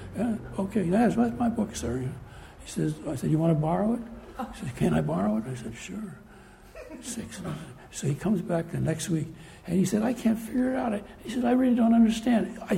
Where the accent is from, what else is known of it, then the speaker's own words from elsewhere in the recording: San Francisco, California, United States; So there was some guy from L.A., and I was from San Francisco